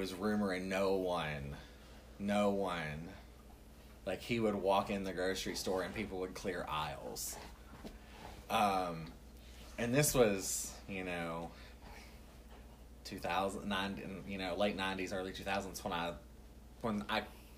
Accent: the South, United States; No, I'm from the South.

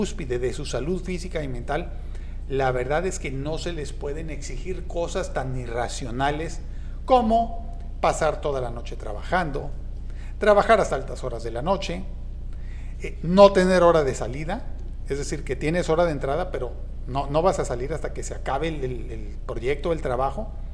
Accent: Mexico; a pesar de que voy a sonar como macho mexicano

